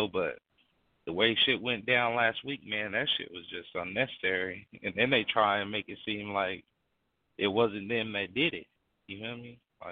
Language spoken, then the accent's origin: English; Utah, United States; I got a lot of white friends because, like I say, I grew up in Utah, man.